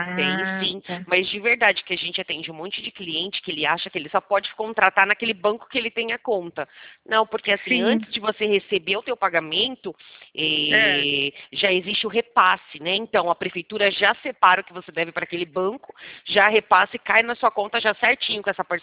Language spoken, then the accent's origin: Portuguese; Americana, São Paulo, Brazil; Eu sou de Americana.